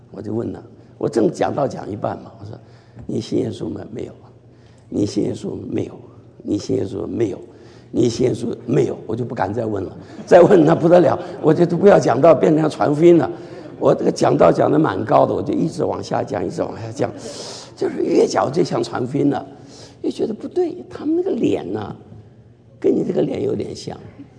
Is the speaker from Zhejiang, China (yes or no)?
no; Shanghai, China; 还有对我们上海人讲这个上海的馒头，其实就是包子嘛